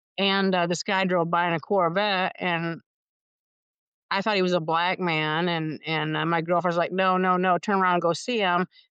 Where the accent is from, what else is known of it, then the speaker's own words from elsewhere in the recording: Grand Rapids, Michigan, United States; I grew up in Grand Rapids, Michigan.